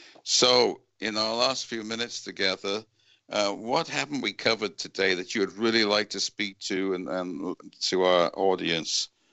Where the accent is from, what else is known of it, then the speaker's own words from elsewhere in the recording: United Kingdom; You know, I grew up in Great Britain, and so tea is very important to me.